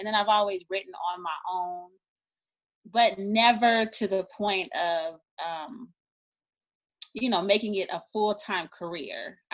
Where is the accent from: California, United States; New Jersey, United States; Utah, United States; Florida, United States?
California, United States; moved away as an adult; now in Maryland, United States; I am originally from California, a native of California. However, I actually moved to Maryland maybe about 9 years ago.